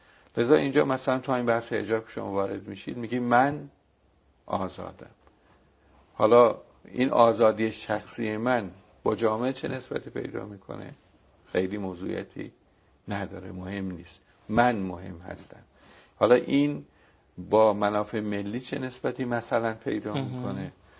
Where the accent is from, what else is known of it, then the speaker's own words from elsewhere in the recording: Iran; باید ما به عنوان یک ایرانی این بوده مسئله رو هم